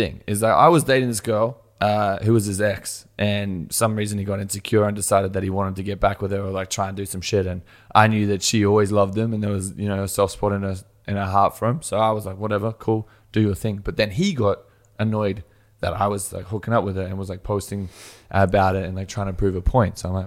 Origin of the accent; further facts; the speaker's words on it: Australia; So like growing up in Australia, we have a very big like rugby culture.